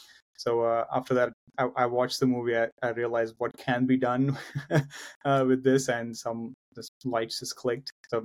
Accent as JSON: {"language": "English", "country": "India", "tie": "born or raised there", "said": "I grew up in India. My father worked for the government."}